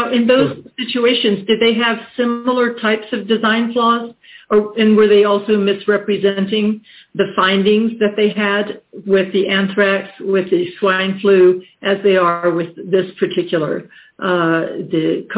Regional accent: United States; from the United States. I'm an attorney there.

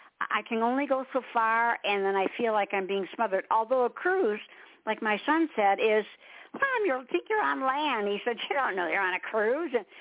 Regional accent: Michigan, United States; You know, I think I've been here 21 years because I'm from Michigan.

